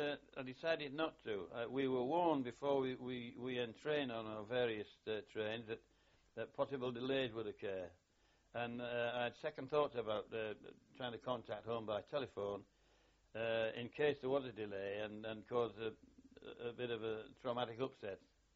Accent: Hull, Yorkshire and the Humber, United Kingdom; a rail warrant to my hometown of Hull.

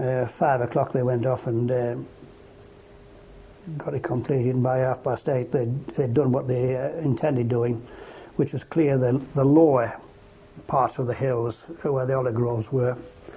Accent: United Kingdom; being British, it was decided that they couldn't push them over the sides while the bodies were in.

